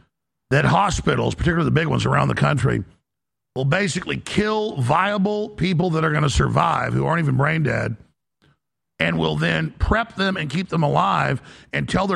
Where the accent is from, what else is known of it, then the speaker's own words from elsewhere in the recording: Dallas, Texas, United States; He owned dental offices in Dallas and in Mesquite when I grew up in Dallas.